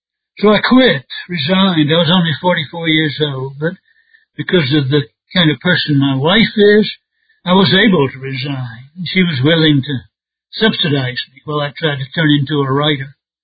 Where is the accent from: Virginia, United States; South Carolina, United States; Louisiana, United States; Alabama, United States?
Alabama, United States; he moved us back to the United States, and we settled in Alabama, in the South. I grew up in the South and went to college